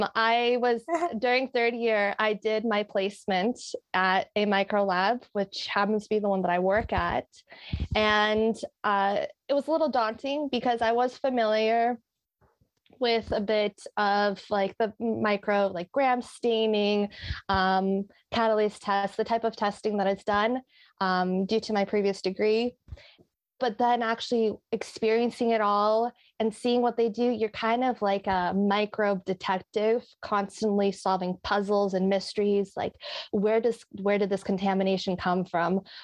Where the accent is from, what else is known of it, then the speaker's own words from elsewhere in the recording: Canada; now in Melbourne, Australia; I am originally from Canada. I have a previous degree from Canada in community health, and I am a Monash graduate of pharmaceutical sciences.